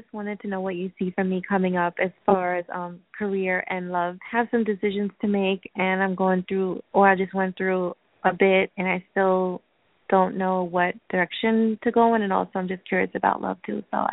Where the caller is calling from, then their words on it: New York, United States; I'm calling from New York.